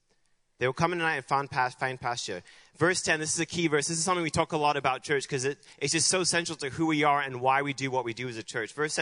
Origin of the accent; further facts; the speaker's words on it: Hong Kong; I was born and raised in Hong Kong. And it's a very hilly terrain.